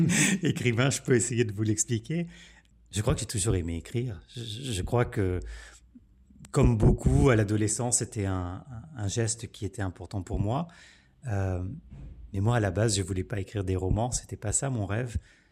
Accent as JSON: {"language": "French", "region": "Quebec", "country": "Canada", "tie": "born there", "also_born_or_lived": "France", "said": "au Québec, où je suis né, puis en France, où j'ai vécu à peu près la moitié de ma vie."}